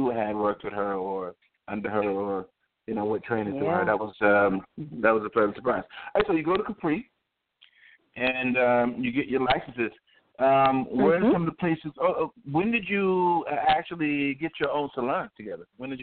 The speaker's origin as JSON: {"language": "English", "town": "Spring Valley", "region": "New York", "country": "United States", "tie": "born or raised there", "said": "I grew up with her in Spring Valley with the Ramfo High School, lived on Flint Avenue"}